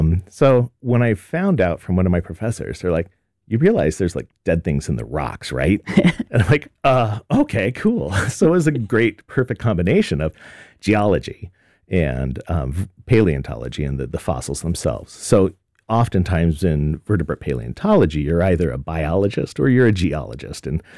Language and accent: English; Wyoming, United States; growing up, I grew up in Wyoming, and all the mountains and a lot of the structures that we see and talk about in geology, whether it's an anticline or mountain building, it's all right there.